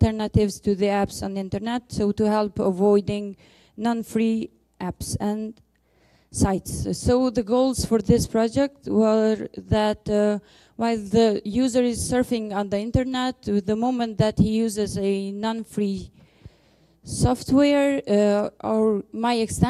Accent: Kosovo; I'm from Republic of Kosovo

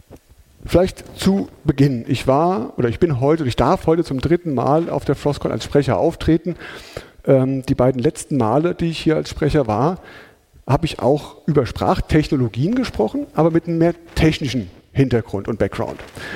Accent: Hesse, Germany; accent: Hessian; Ich komme aus Hessen. Wie man das vielleicht auch an Gude schon hört, aus dem schönen Südhessen, also aus dem Rhein-Main-Gebiet. Ich versuche das Hessische so ein bisschen im Zaum zu halten, dass es nicht überhand nimmt.

